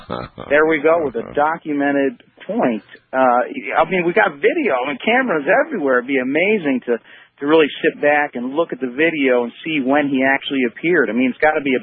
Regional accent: New York, United States; I'm from Skinny Atlas, New York

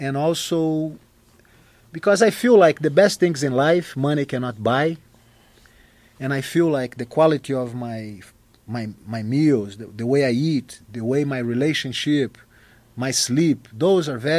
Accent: Rio de Janeiro, Brazil; English is a second language; You know, I'm a tropical rat. I'm born and raised in Rio, so I cannot stay away from the water.

